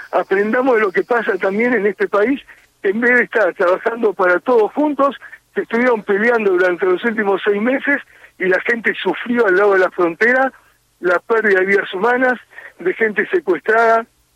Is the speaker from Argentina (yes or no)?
yes; Argentina; Como yo no soy israelí, yo soy argentino